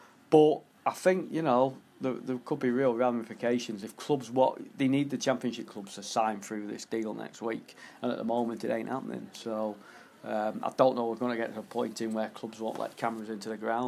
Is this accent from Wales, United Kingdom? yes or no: no; Preston, North West England, United Kingdom; Like, I know the guys from Preston, I'll stand, I'm not just standing up for someone in my hometown or whatever